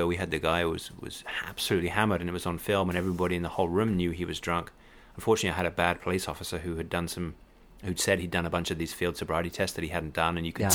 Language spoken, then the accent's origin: English; East of England, United Kingdom; I was born in Hertfordshire in England, which is used to be a rural county right north of London.